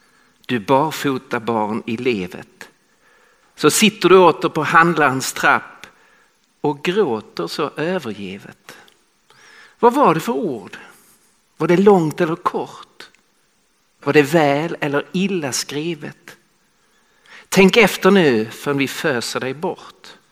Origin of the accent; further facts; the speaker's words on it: Skåne, Sweden; accent: Scanian; now in Stockholm, Sweden; Om ni kan svenska dialekter så hör ni att jag talar skånska. Så jag kommer från södra Sverige. Men jag bor i Stockholm sedan många år tillbaka.